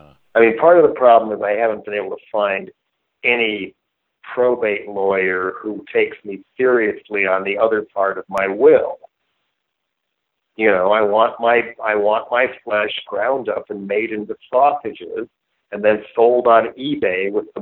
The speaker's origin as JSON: {"language": "English", "town": "Boulder", "region": "Colorado", "country": "United States", "tie": "born or raised there", "said": "there's a really old graveyard right in the middle of the neighborhood where I grew up in Boulder, Colorado, Pioneer Cemetery."}